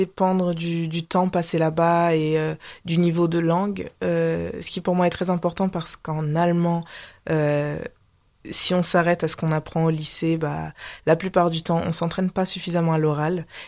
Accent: Massy, Île-de-France, France; also born or lived in Hamburg; j'ai passé un petit peu plus de temps en Allemagne ces dernières années. Donc oui, je viens de Massy, mais il n'y a pas longtemps, j'étais vers Hambourg.

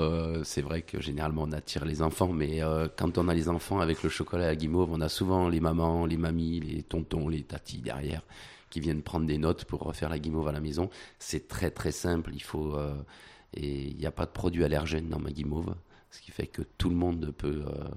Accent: Villeneuve, France; Je suis de Villeneuve, on déménage à Mannes. Donc, à partir de 15 jours, on est à Mannes.

